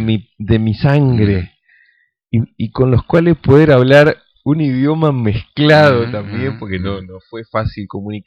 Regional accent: Valais, Switzerland; Yo vengo del cantón de Valais. Suiza se divide en cantones, o sea, viene a ser lo que son las provincias.

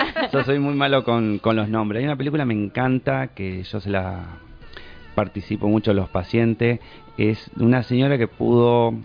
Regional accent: Crespo, Entre Ríos, Argentina; Yo me iría allá, a Crespo, mi pueblo, en Entre Ríos, colonia alemana, 40.000 habitantes

